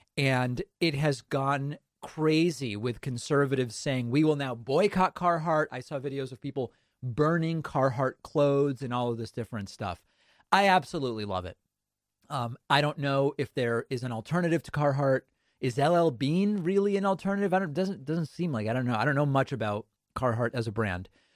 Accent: Massachusetts, United States; or at least growing up in Massachusetts.

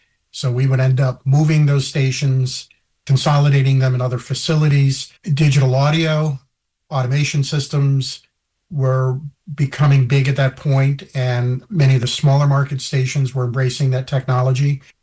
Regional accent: Long Island, New York, United States; I grew up on Long Island, and I remember always tuning in and listening to radio, AM, FM, moved upstate New York in 1973, 1974, and kind of a culture shock

